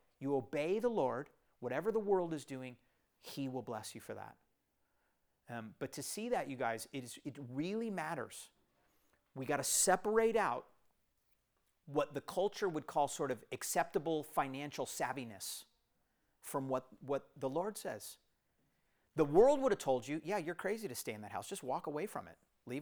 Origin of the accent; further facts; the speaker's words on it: California, United States; because we're from the Silicon Valley, you know, we're from the San Francisco Bay Area, housing there is insane. I mean, it is crazy pricing. And we grew up with it